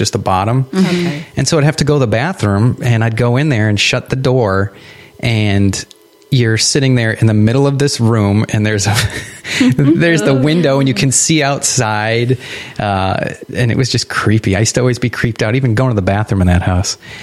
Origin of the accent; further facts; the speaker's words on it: New Hampshire, United States; we grew up in New Hampshire, and New Hampshire is like the epicenter, or at least New England, of scariness in.